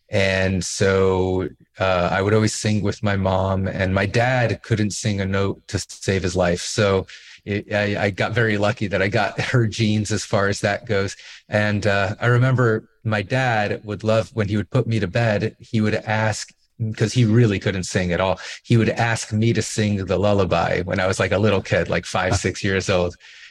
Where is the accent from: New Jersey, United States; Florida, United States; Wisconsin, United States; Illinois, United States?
Florida, United States; Miami Beach; I grew up in Miami Beach. I was very lucky. I grew up in Miami Beach.